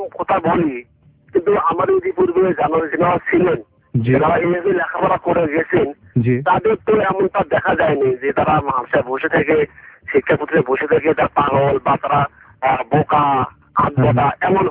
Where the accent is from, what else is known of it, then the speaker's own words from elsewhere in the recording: Chittagong, Chittagong Division, Bangladesh; আমি আমাদের দেশের আমার দেশের বাড়ি থাকি চট্টগ্রাম থাকি, প্রায় 14 বছর থেকে আর কি।